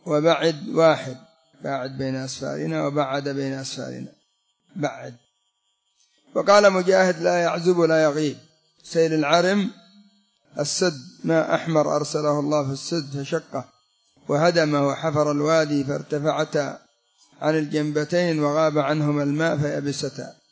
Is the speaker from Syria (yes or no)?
no; Yemen; كان عندنا في اليمن الأعلى نسأل الله السلامة، هذه البرك يجتمع أصحاب القرية